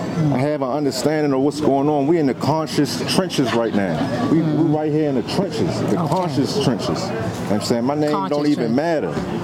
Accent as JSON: {"language": "English", "town": "Baltimore", "region": "Maryland", "country": "United States", "tie": "born or raised there", "lives_now": "Philadelphia, United States", "said": "I'm from Ground Zero. Born in East Baltimore, raised in Park Heights."}